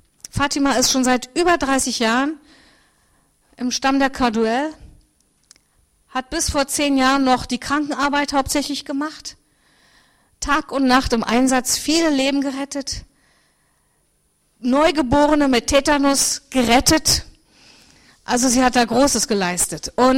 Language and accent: German; Berlin, Germany; Ich komme aus Berlin, aber São Paulo ist wirklich, Berlin ist ein Dorf gegen São Paulo.